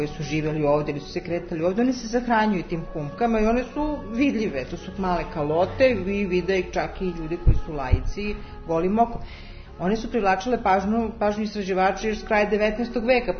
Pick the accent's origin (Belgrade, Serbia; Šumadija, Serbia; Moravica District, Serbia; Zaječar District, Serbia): Moravica District, Serbia; Čačak; ne samo kod nas u Čačku